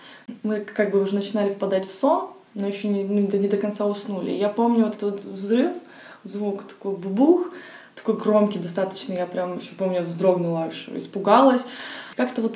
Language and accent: Russian; Odesa, Odesa Oblast, Ukraine; also born or lived in Syria; Всю жизнь проживаю в Одессе, но родом я из Сирии.